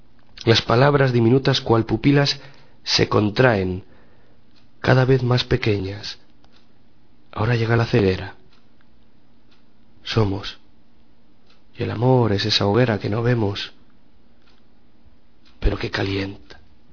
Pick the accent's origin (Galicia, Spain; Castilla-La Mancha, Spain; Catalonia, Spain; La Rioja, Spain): La Rioja, Spain; Logroño; born there; yo nací en Logroño, ¿no? O sea, una ciudad de las Castillas viejas, porque se emancipó relativamente tarde de Castilla, al lado de un río. O sea que yo, digamos que yo no tengo ni la más remota idea del mar, vamos, no, nunca he crecido en él